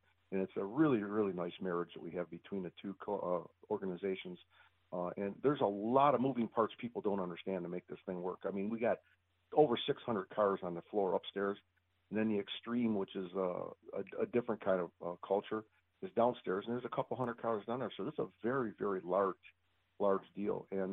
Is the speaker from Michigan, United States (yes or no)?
yes; Detroit, Michigan, United States; But the engineering that goes on here in Detroit, I was born and raised in Detroit.